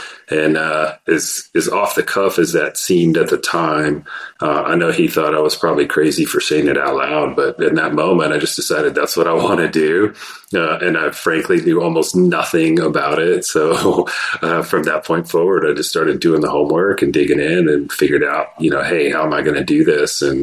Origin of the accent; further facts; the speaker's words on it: Lubbock, Texas, United States; I grew up in Lubbock, Texas, which is a smallish West Texas town, home of Texas Tech University.